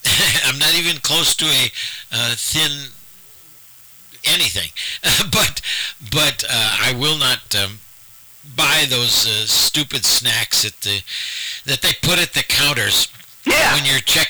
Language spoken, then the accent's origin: English; United States; But I was raised in the United States